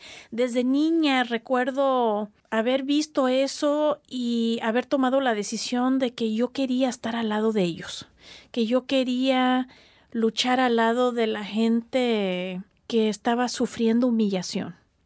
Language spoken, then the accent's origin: Spanish; California, United States; born there; also born or lived in Mexico; como una mujer de raíces mexicanas, yucatecas, como dices tú, y nacida aquí en California con la experiencia cultural de la gente quienes vivimos de este lado de la frontera. Me siento muy mexicana, fíjense, porque mi mamá nos llevó a vivir a México desde niños.